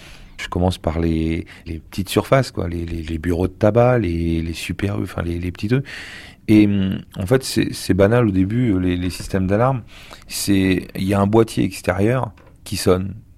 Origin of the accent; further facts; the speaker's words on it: Caen, Normandy, France; je viens de la Normandie, belle ville de Normandie, Caen. Mais bon, j'habitais les quartiers un peu défavorisés. J'ai commencé à le quartier de la Grâce de Dieu, ensuite le quartier de la Pierrosée, c'est la banlieue de Caen. J'habitais une tour qui s'appelait le 43, rue Montcalm